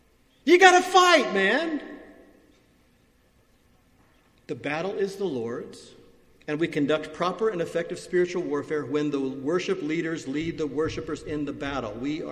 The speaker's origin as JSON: {"language": "English", "country": "United States", "said": "Being an American, I can say that. You know, I can throw that back at my people down south."}